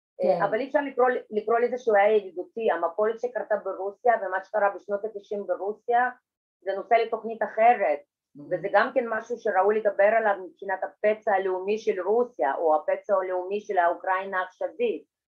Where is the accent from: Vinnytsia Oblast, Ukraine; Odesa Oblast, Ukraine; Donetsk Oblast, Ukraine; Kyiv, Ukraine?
Donetsk Oblast, Ukraine; Donetsk; also born or lived in Siberia / Minsk; now in Israel; אני אישית נולדתי בברית המועצות, נולדתי בצפון סיביר, גדלתי בדונייסק באוקראינה, ולארץ באתי ממינסק בלארוס.